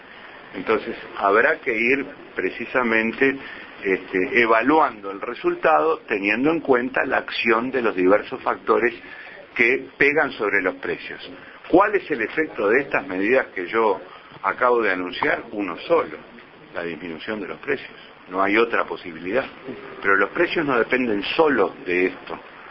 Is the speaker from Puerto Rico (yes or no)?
no; Uruguay; A mí me alegra como uruguayo